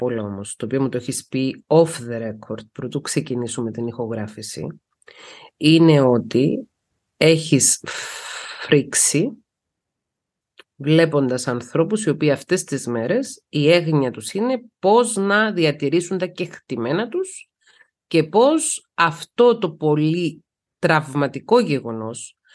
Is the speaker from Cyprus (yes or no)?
yes; Cyprus; είμαι Κύπρια πολίτης, δεν είμαι Ελληνίδα πολίτης. Έχω σπουδάσει στην Ελλάδα.